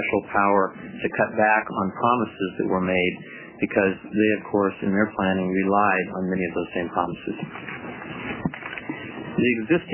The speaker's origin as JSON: {"language": "English", "town": "Portland", "region": "Oregon", "country": "United States", "said": "I'm a lawyer from Portland, and I'm here today on behalf of the Peter Cook family."}